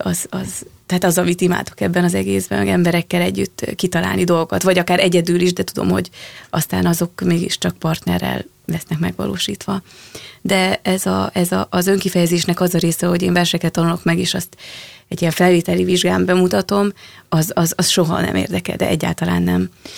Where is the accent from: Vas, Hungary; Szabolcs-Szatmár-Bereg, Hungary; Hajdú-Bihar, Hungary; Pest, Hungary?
Szabolcs-Szatmár-Bereg, Hungary; Mátészalka; én Máté Szalkán nőttem föl, és amilyen színházalól találkoztam, azok főleg a környék színházai voltak